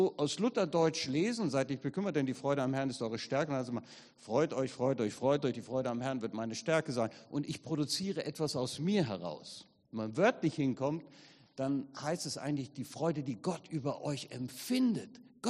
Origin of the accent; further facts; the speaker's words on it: Hesse, Germany; ich komme nun aus dem Wittgensteiner Land inzwischen, habe das hessische Hinterland ein bisschen verlassen, lebe den kleinen Grenzverkehr zwischen Bad Larsfurt und Wallau.